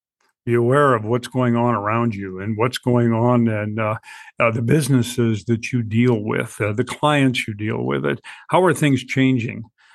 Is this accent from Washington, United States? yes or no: yes; Washington, United States; And of course, I came from Northwest Washington State.